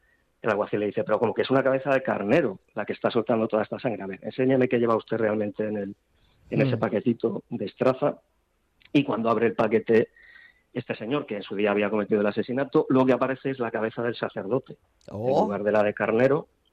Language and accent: Spanish; Madrid, Community of Madrid, Spain; todos somos madrileños y licenciados en Historia o Historia del Arte.